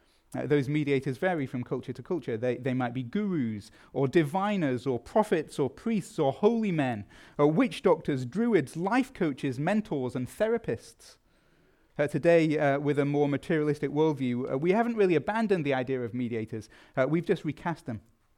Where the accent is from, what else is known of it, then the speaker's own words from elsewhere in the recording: England, United Kingdom; as an Englishman